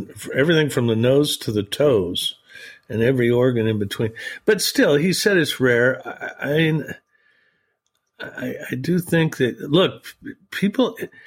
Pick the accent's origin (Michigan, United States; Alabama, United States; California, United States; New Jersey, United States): California, United States; I mean, California's my home state. I love it.